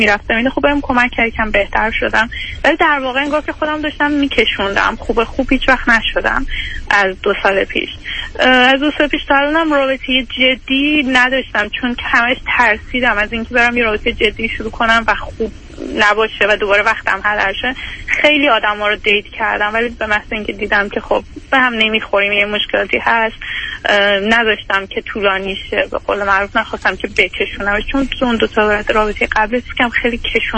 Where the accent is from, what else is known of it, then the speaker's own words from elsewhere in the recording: Iran; moved away as an adult; now in Canada; بعد از لیسانس هم که از ایران اومدم بیرون، فوق لیسانس هم خارج از ایران خوندم، الان هم کانادا هستم به همراه خانوادم.